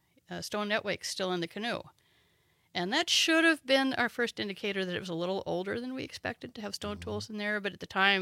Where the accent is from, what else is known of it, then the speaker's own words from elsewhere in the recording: the Ozarks, United States; So grew up, if my accent may betray, in the Ozark Mountains. So I'm a little bit of a hillbilly.